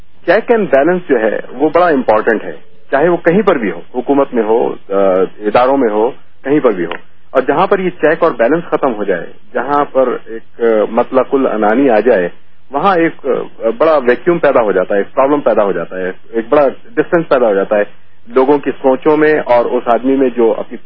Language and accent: Urdu; Pakistan; اس کو جو ہے پروموٹ اس طریقے سے کرنا چاہیے کہ دیکھیے پہلے ہم پاکستانی ہیں بعد میں ہماری علاقائی تقسیم ہے.